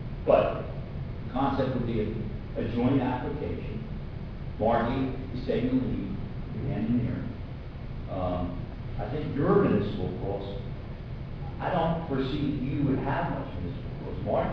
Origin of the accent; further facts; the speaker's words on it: New Jersey, United States; I happen to love this smell. I'm from South Jersey. I love it when I'm coming across the causeway, and I know I'm home